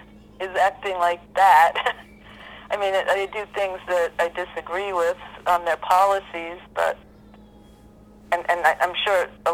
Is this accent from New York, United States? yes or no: yes; New York, United States; Well, I'm not surprised at Trump being like Trump, because I grew up in New York.